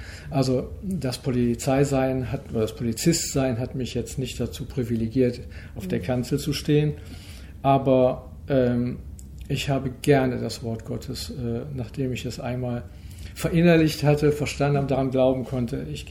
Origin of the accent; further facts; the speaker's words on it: Germany; Wir sind Deutsche